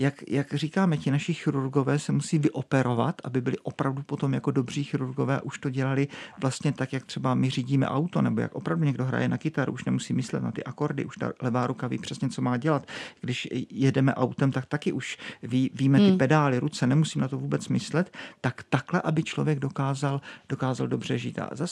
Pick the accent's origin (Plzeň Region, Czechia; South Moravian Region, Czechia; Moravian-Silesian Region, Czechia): South Moravian Region, Czechia; Brno; Já jsem z Brna. Co s tím chceš dělat? Jo? New York, to by bylo super, ale Brno prostě.